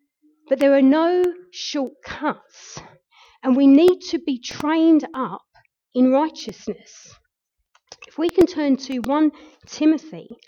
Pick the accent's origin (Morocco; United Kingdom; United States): United Kingdom; and being British, I always keep an eye on what is happening in the UK.